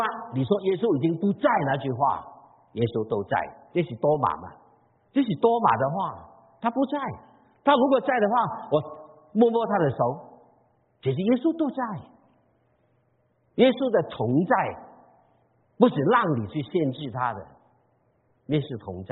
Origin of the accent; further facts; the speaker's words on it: Guangdong, China; 我是广东人的，但是我讲闽南话，我讲闽南话讲了几十年